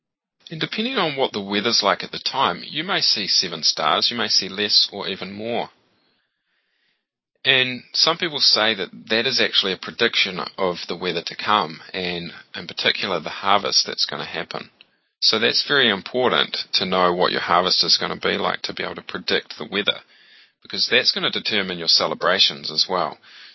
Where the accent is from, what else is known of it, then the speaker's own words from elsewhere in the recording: New Zealand; I'm from New Zealand, born and raised